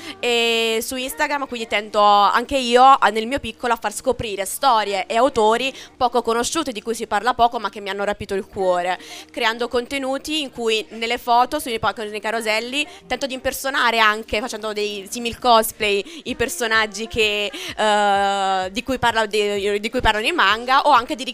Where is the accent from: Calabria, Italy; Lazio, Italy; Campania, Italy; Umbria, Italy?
Campania, Italy; moved away; sono originaria della Campania, vicino a Napoli, però mi sono trasferita in Piemonte ormai da 3 anni e quindi vivo lì.